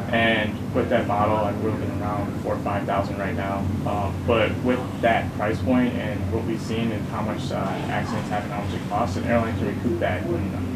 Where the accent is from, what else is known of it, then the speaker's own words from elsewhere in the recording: Chicago, Illinois, United States; also born or lived in Atlanta; now in Boston, United States; I was here. So I'm from Chicago, then I lived in Atlanta for a while, then I came up to MIT for business school.